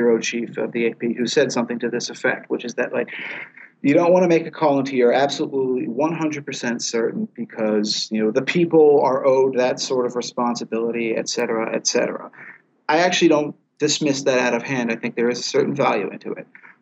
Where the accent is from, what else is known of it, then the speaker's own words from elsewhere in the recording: Washington, District of Columbia, United States; I grew up in the Washington, D.C. area. It's kind of sort of born into my blood, for better or worse.